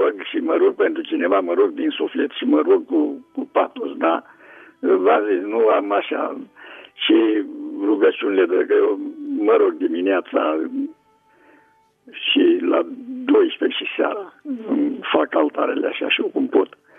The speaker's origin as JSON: {"language": "Romanian", "town": "Slatina", "region": "Olt County", "country": "Romania", "said": "din Slatina."}